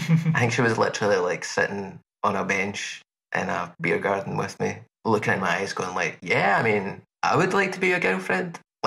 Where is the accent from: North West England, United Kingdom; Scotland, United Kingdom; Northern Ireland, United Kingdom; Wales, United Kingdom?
Scotland, United Kingdom; I also feel like it was the best Scottish one, but yeah, I don't really like being hemmed in as just a Scottish person.